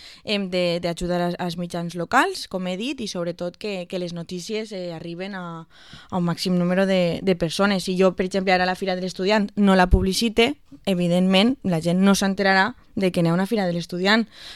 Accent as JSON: {"language": "Catalan", "town": "Vila-real", "region": "Valencian Community", "country": "Spain", "said": "veritat és que al final tot això ho fem per ciutadans i ciutadanes de Vila-real. Si jo no estimara el meu poble, no m'hauria ficat en política"}